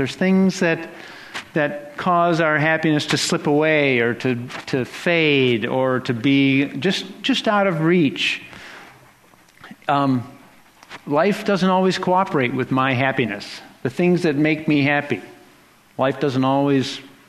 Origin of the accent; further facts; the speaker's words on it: United States; I'm an American. It's right there in the Declaration of Independence.